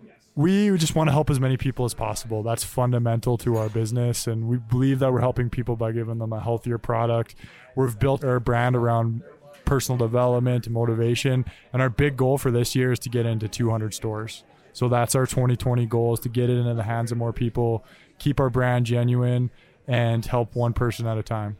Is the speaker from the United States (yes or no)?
no; Calgary, Alberta, Canada; We are a very, very rare breed. We are born and raised Calgarians.